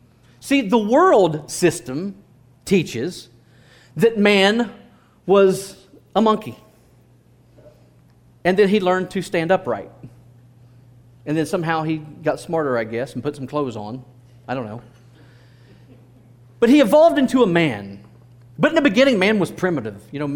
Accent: Ohio, United States; This is in America, in my hometown back in Ohio, years ago.

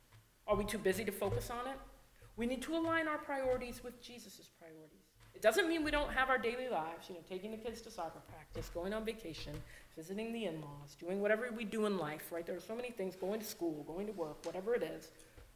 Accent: Connecticut, United States; also born or lived in Ohio; In New England, we don't do as many altar calls. I was raised in Connecticut, born in Ohio, but raised in Connecticut from a very young age, even before school.

